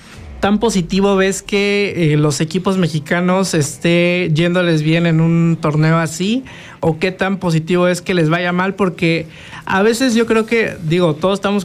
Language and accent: Spanish; Mexico; Obviamente, como mexicanos apoyamos estos equipos y queremos que les vaya bien